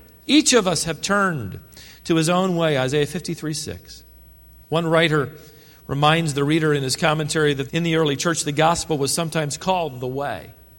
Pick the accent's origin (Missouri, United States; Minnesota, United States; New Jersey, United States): Minnesota, United States; born there; My grandpa's from Minnesota. I was born in Minnesota.